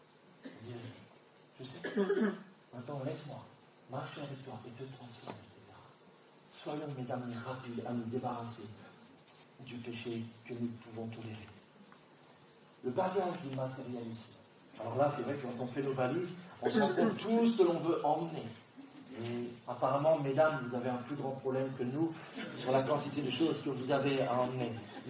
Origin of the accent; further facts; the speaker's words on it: Le Mans, Pays de la Loire, France; je suis né au Mans, et j'ai grandi dans la ville du Mans, donc nous, c'est les voitures.